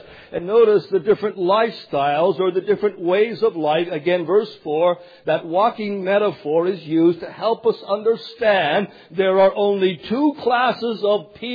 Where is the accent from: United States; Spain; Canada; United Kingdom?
Canada; Not French and English, that's all I heard growing up in Canada.